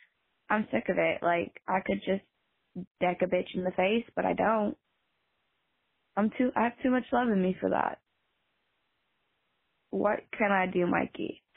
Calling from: Pennsylvania, United States; I'm calling from Pennsylvania, about 45 minutes away from Pittsburgh. I'm nearly 20 years old.

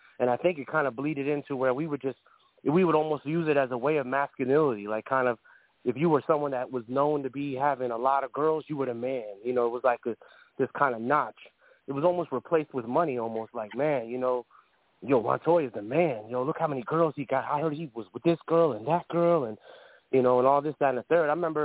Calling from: Georgia, United States; Yeah, I'm calling from Georgia also.

